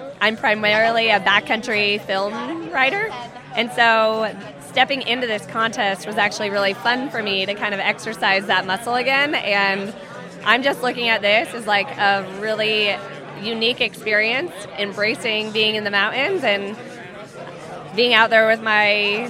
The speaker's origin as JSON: {"language": "English", "town": "Mammoth Lakes", "region": "California", "country": "United States", "said": "I'm from Mammoth Lakes, California, and I'm stoked to be here."}